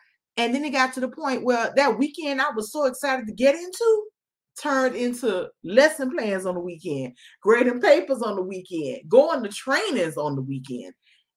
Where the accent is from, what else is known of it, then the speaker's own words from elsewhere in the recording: Miami, Florida, United States; I am born and raised from Miami-Dade. Yes, you know, y'all know how to go. Born and raised in Miami-Dade County 305. That's me.